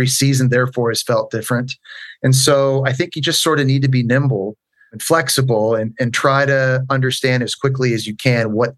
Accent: Canada; I grew up in Canada.

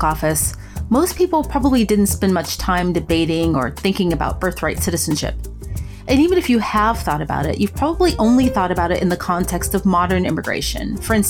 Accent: the South, United States; I mean, I grew up in the South

